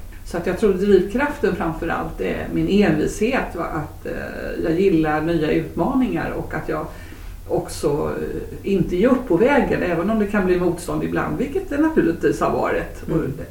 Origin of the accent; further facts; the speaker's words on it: Jönköping, Jönköping County, Sweden; moved away as an adult; now in Stockholm, Sweden; Ja, jag är uppvuxen i Jönköping. Där har jag bott mina 20 första år. Så att jag var 20 år när jag flyttade upp till Stockholm. Och sen har jag mina rötter egentligen i de småländska skogarna.